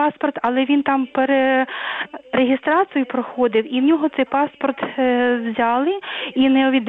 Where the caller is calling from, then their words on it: Kyiv Oblast, Ukraine; я з Київської області.